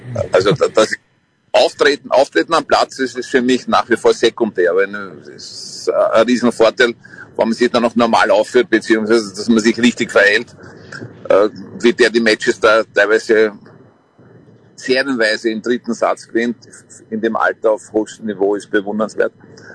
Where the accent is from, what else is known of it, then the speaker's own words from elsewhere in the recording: Austria; Da waren immer sehr viele tschechische Trainer bei uns in Österreich.